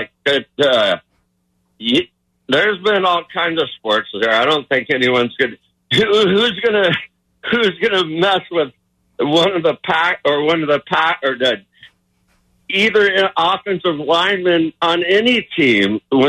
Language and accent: English; Oxnard, California, United States; born there; I am a Val for multiple years, but I was born in Oxnard.